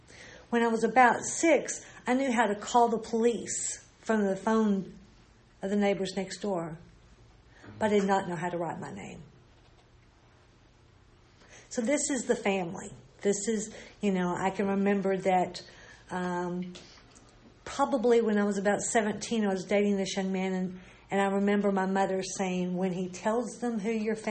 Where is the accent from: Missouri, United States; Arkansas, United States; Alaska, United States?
Arkansas, United States; born there; I was born in Arkansas.